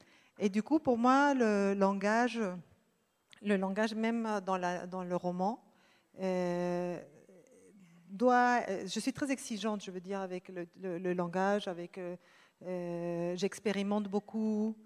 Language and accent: French; Lima, Peru; French is a second language; je pense que j'étais déjà un peu française parce que j'avais fait l'école française à Lima. Donc j'ai appris le français, j'avais 3-4 ans.